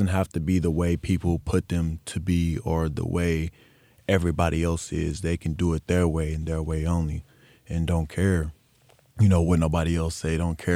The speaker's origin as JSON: {"language": "English", "town": "Oakland", "region": "California", "country": "United States", "tie": "born or raised there", "said": "My situation, I grew up in Oakland, you know what I mean?"}